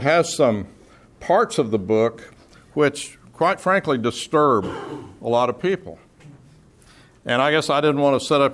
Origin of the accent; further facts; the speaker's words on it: Texas, United States; now in New York City, United States; who knew I was from Texas